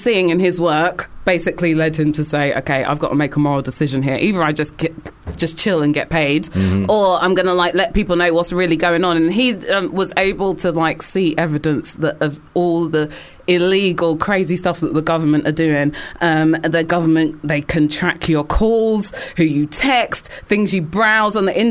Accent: United Kingdom; But we end the show with like just venting, as English people do, about all the things in the world that we think are just total liberties

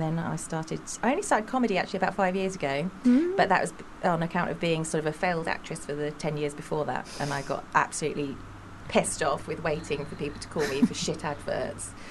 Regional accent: Eltham, London, United Kingdom; I'm from a very working-class background and a council estate in said Eltham.

